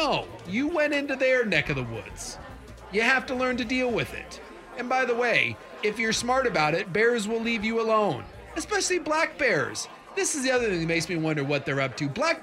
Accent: Alaska, United States; When I grew up in Alaska, our backyard was to a creek in the woods, and, you know, we'd see bears occasionally

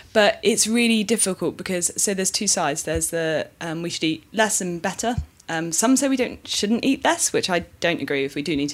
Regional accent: South West England, United Kingdom; I grew up in Cornwall

